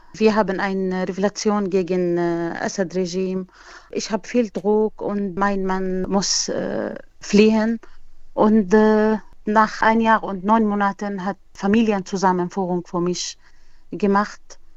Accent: Salamiyah, Hama Governorate, Syria; German is a second language; moved away as an adult; now in Wanne-Eickel, Germany; Es ist romantisch hässlich wie meine Heimatstadt in Syrien, Salamiyye.

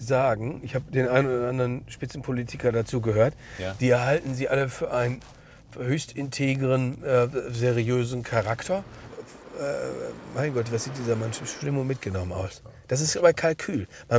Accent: Berlin, Germany; Ich habe ja immer als Berliner, der hier schon seit mehr als anderthalb Jahrzehnten lebt

